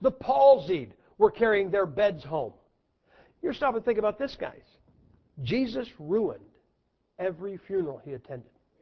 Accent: United States; I am an American. You know what that means?

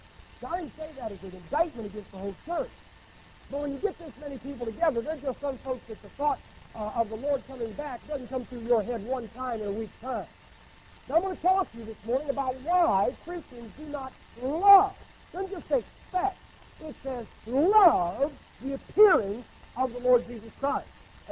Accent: United States; I'm glad I'm an American because I'm free.

